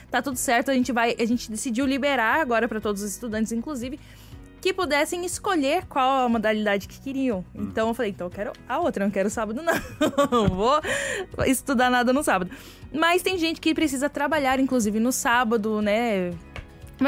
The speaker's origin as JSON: {"language": "Portuguese", "town": "Jacareí", "region": "São Paulo", "country": "Brazil", "said": "Eu sou de Jacareí mesmo, velho."}